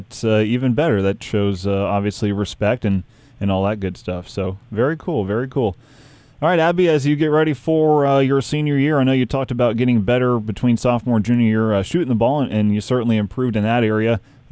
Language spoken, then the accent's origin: English; Texas, United States; And I'm from Texas, so I'm a little bit okay with that.